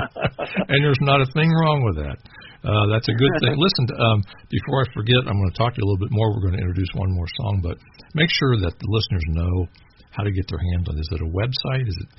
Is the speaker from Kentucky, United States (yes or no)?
yes; Kentucky, United States; I'm from Kentucky.